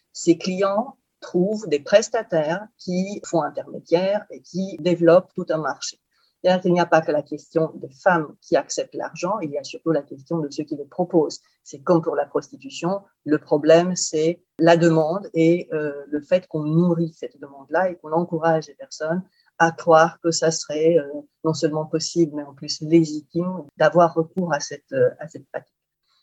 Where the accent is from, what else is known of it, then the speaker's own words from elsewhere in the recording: Romania; now in France; aussi bien je l'ai été en Roumanie, qui est mon pays d'origine, et en France.